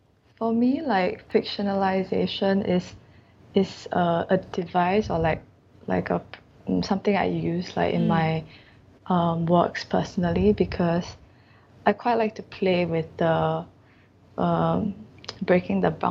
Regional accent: Singapore; Yeah, we are all from Singapore, and yeah, we are just quite, I think, socially generated lah.

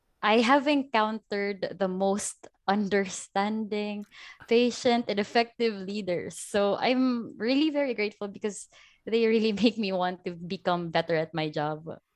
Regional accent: Tacloban, Eastern Visayas, Philippines; now in Manila, Philippines; And actually, right now, I'm in Manila. I'm from Tacloban.

